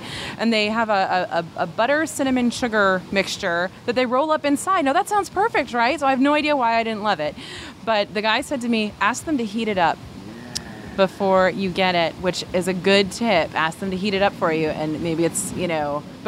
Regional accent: New York, United States; now in Texas, United States; Living in New York, I didn't know what queso was because I grew up in Western New York where it was just called nacho cheese.

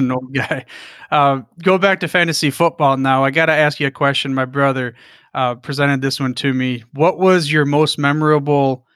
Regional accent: Michigan, United States; obviously that would have been my choice, being a dude growing up in Michigan.

